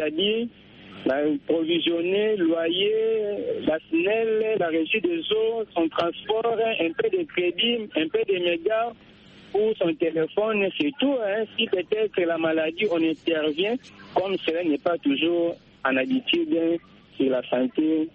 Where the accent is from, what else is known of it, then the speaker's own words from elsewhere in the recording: DR Congo; ici, chez nous, en RDC Congo